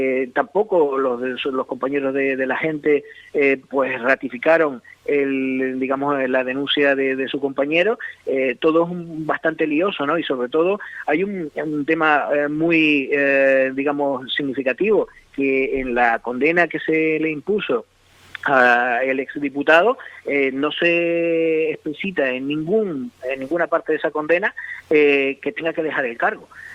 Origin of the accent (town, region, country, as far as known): Spain